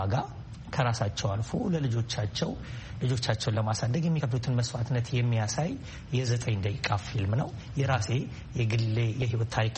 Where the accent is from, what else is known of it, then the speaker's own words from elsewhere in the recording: Addis Ababa, Ethiopia; ተወልጄ ያደግኩት በአዲስ አበባ በተለምዶ ፈረንሳይ ለጋሲዮን አካባቢ በሚባል ቦታ ነው። በኑሮ አነስተኛ ከሚባሉ ቤተሰቦች ነው የተወለድኩት። የወታደር ልጅ ነኝ።